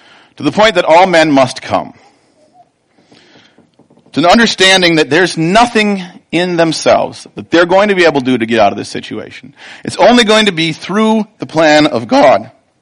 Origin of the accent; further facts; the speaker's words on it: Minnesota, United States; I grew up in Minnesota.